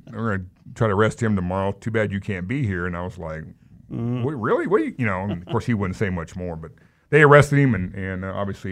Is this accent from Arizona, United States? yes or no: no; Wichita, Kansas, United States; I mean, this is my city, you know, and I'm proud of Wichita.